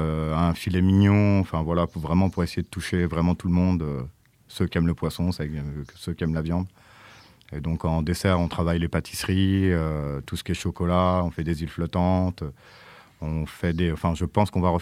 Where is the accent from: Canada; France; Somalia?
France; Brittany; chez moi en Bretagne.